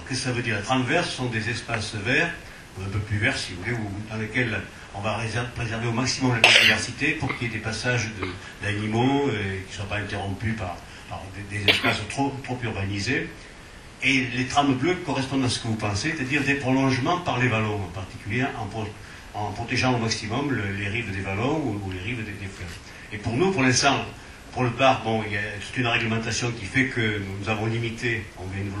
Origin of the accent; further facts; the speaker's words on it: Caille, Provence-Alpes-Côte d'Azur, France; j'habite moi à Monsanto, mais j'ai un pied à Caille, je suis originaire de Caille